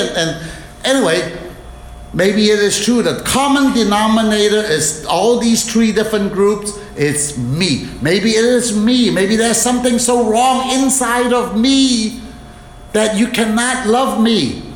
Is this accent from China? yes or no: yes; China; because I'm from China, in China, we use a lot of rice. We eat a lot of rice.